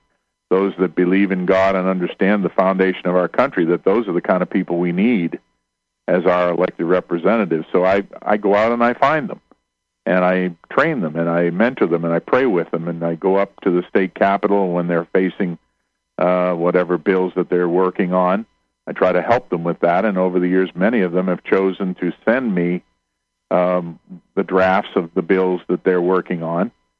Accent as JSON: {"language": "English", "town": "Lexington", "region": "Massachusetts", "country": "United States", "tie": "born there", "said": "I have been in ministry 35 years all over the country. I was born in Lexington, Massachusetts."}